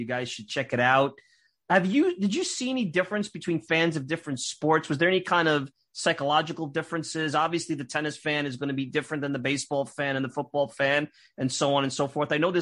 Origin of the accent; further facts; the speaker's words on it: Brooklyn, New York, United States; You know, I'm a Northeast guy. I grew up in Brooklyn. I went to St. John's, so I kind of stayed home.